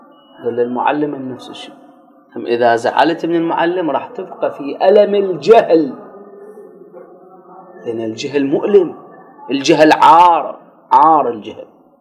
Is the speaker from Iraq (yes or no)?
yes; Iraq; يعني إحنا شلون عندنا بالعراق نقول اللي يزعل يدق راسه بالحائط.